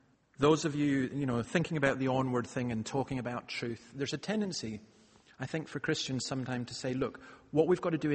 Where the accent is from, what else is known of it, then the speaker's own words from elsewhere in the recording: Scotland, United Kingdom; I just think it's wonderful that I can come as a Scotsman and go to a Chinese Presbyterian church